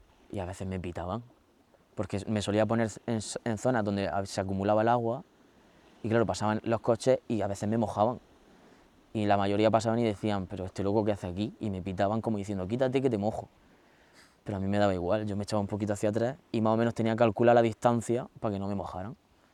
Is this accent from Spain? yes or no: yes; Region of Murcia, Spain; tengo 31 años, soy español de Murcia